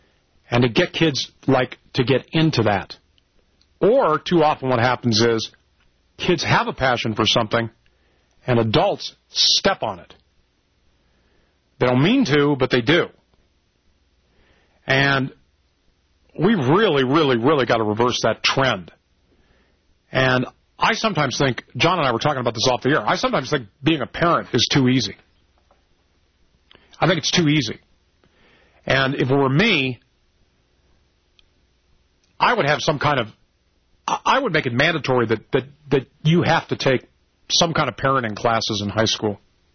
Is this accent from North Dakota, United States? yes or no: no; Los Angeles, California, United States; I grew up in L.A.